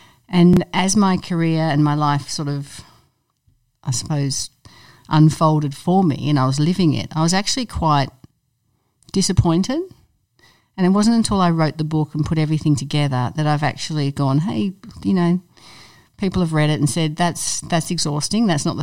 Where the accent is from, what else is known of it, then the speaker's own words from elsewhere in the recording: England, United Kingdom; born there; I was born in England